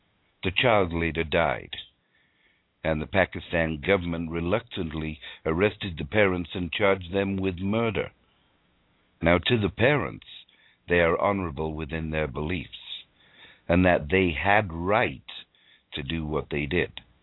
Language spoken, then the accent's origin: English; Canada; The last few months have been very revealing as a Canadian and very enlightening as a human being.